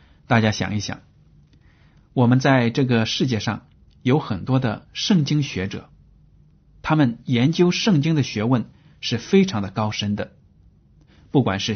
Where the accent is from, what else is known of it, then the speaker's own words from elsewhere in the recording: China; 这种讲法和我们中国人讲的那种善有善报、恶有恶报是非常的相似的